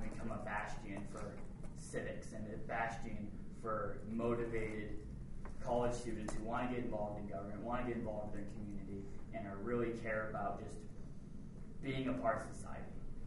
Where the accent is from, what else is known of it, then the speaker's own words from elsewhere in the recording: Reno, Nevada, United States; I was born and raised here in Reno, Nevada.